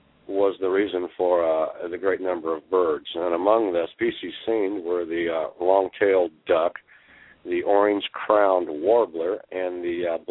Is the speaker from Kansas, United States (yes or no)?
yes; Kansas, United States; Now, this is from my home state of Kansas